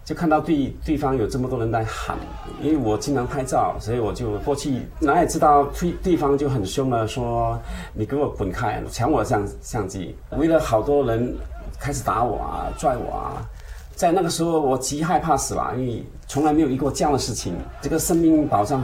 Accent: Singapore; now in United States; 对，土生土长的新加坡人。

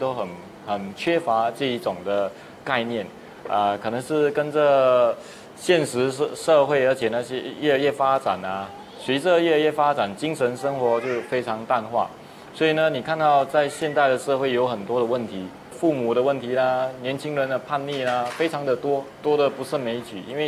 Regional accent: Singapore; 然后我们是来自新加坡啊，是新加坡人，但是我的祖父是广东杰西省的 省的客家人，是属于中国人。

